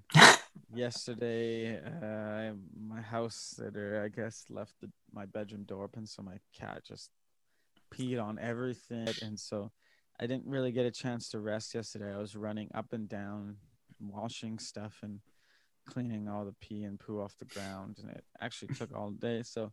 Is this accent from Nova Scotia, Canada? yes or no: no; Manitoba, Canada; I'm from Manitoba, and I was playing a hometown show